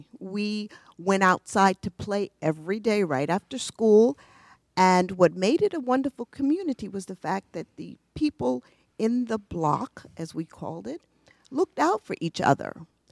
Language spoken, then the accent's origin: English; New York City, New York, United States; I went to elementary and junior high school in Harlem.